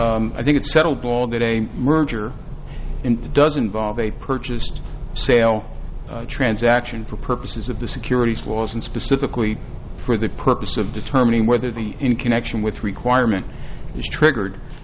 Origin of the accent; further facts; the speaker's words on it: New Jersey, United States; New Jersey comes to mind not just because it's my home state